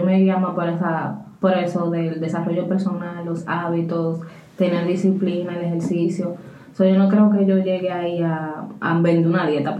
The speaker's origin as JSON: {"language": "Spanish", "country": "Dominican Republic", "said": "uno que viene de los países pobres como República Dominicana, que tú no tienes acceso a tanta cosa, cuando tú llegas aquí te vuelves loca."}